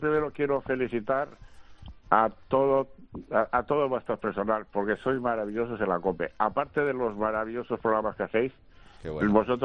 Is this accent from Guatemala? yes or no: no; Mexico; born there; porque yo nací en México, de padres de Madrid, uno de Cascorro y el otro de bueno, los dos son muy madrileños y ya llevamos aquí 70 años